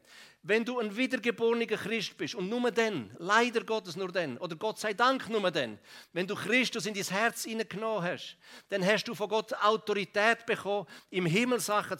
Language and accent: German; Graubünden, Switzerland; Ich bin ja im Engadin aufgewachsen und die Engadiner so stur, wie sie sind, aber sie liegen mir gleich am Herzen.